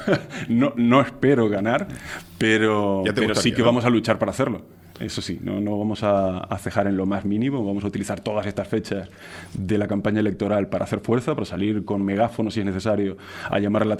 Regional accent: San Cristóbal de La Laguna, Canary Islands, Spain; Somos todos de La Laguna, sí, desde luego.

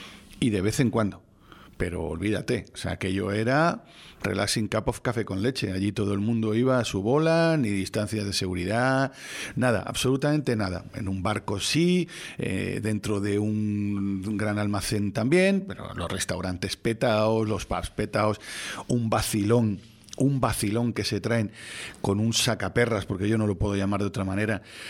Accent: Spain; Yo, no, pues yo soy español.

